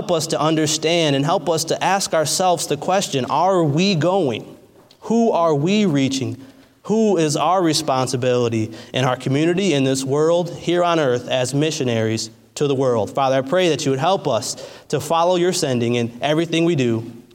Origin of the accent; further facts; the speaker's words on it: Michigan, United States; But I'm originally from Michigan, just 45 minutes so north of Detroit. I grew up in kind of the suburban areas